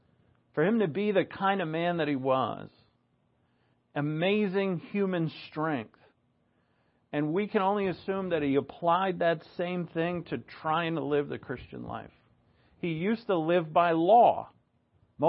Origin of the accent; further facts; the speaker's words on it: United States; I'm not really of this nation. I mean, I'm American, yeah, but my true country is in heaven.